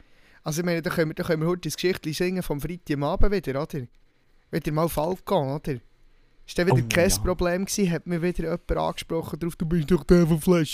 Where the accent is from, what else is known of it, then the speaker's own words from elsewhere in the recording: Switzerland; Das ist mir wichtig als Schweizer, dass das dort steht.